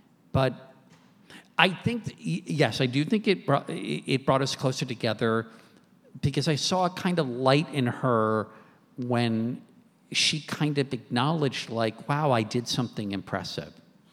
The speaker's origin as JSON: {"language": "English", "region": "Maryland", "country": "United States", "tie": "born or raised there", "said": "and I grew up in Maryland, and it all just seemed like shrouded in mystery."}